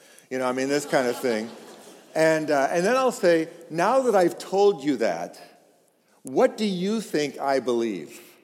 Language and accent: English; Arlington, Massachusetts, United States; now in Lexington, United States; I've lived in Boston all of my life. I come from Arlington. I live now in Lexington.